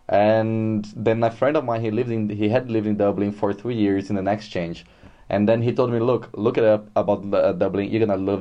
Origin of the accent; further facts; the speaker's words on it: Brazil; English is a second language; moved away as an adult; also born or lived in London, United Kingdom; now in Ireland; I came directly from Brazil to Ireland, just looking for a better quality of life.